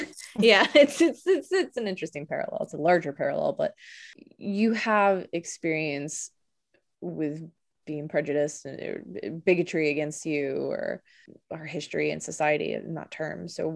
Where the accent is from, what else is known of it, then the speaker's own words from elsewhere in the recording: the South, United States; I'm from the South